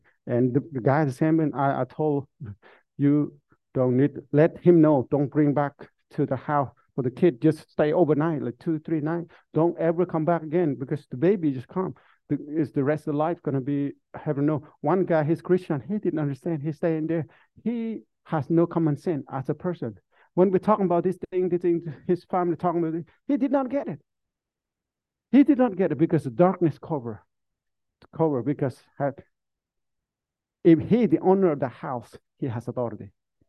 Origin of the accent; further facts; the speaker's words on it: Vietnam; English is a second language; now in United States; A lot of people say do that from when we come from Vietnam.